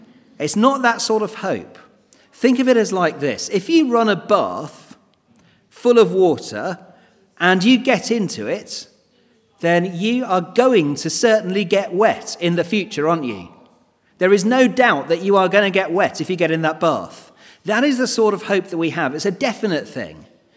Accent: England, United Kingdom; We're English, we don't often smile even when we are incredibly happy.

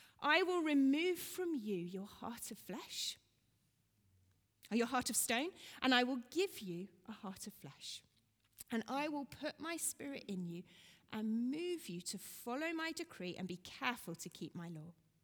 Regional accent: Nairobi, Kenya; When I was growing up in Nairobi

